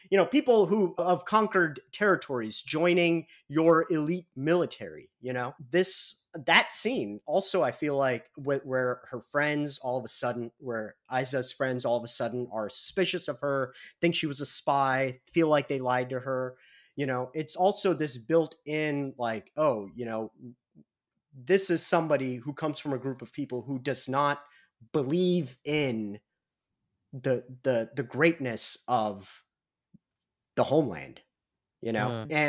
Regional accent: Midwest, United States; accent: Midwestern; that they're thrown off by my accent, by my very heavy Midwestern accent.

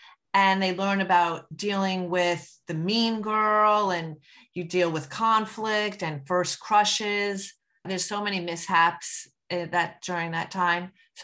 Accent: Short Hills, New Jersey, United States; I'm from Short Hills, New Jersey, and I live with my 2 boys and husband

